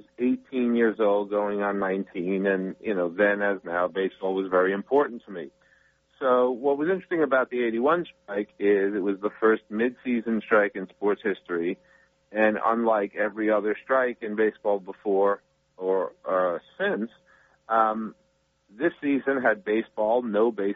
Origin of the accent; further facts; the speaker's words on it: Brooklyn, New York, United States; also born or lived in Long Island / Chicago; I grew up in Brooklyn and Long Island. I lived in Chicago. I've never really lived in a place where winters weren't difficult.